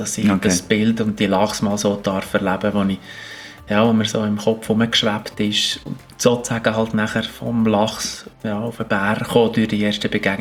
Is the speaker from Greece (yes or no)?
no; Bern, Switzerland; Obwohl ich zwar in Bern lange daheim war, und als Berner, ja.